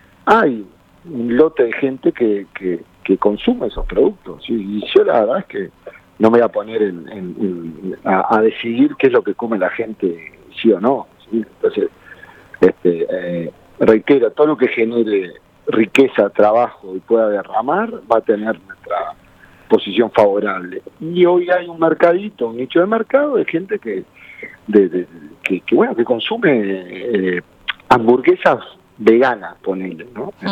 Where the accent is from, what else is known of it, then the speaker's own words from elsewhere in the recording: Uruguay; nosotros como uruguayos le tenemos que declarar la guerra